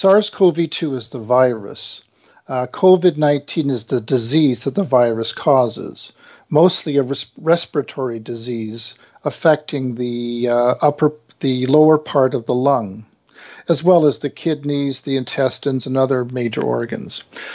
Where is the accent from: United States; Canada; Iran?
Canada; Vancouver, British Columbia; I was born and raised in Vancouver. I speak Russian, French, and Chinese, among other languages, to a lesser degree.